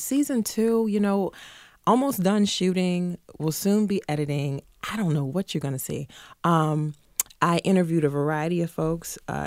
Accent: New Orleans, Louisiana, United States; Yes, I was born and raised in New Orleans.

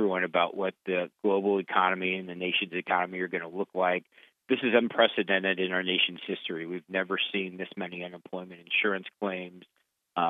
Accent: Decatur, Illinois, United States; the Caterpillar 797F large mining truck, actually made in my hometown of Decatur.

